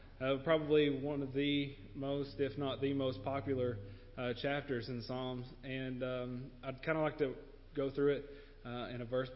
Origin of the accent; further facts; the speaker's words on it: Tennessee, United States; I moved here from East Tennessee, but I was raised in a house that wasn't religious